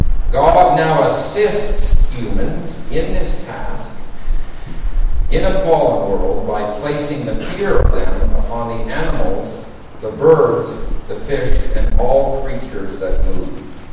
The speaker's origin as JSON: {"language": "English", "town": "Edmonton", "region": "Alberta", "country": "Canada", "tie": "born or raised there", "also_born_or_lived": "Toronto", "said": "I'm a real Canadian. I grew up in school in Edmonton, Alberta, and I lived in Toronto for 25 years."}